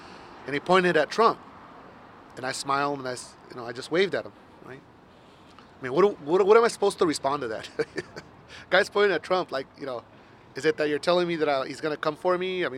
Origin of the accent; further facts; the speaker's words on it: United States; Because this is my home. I'm an American.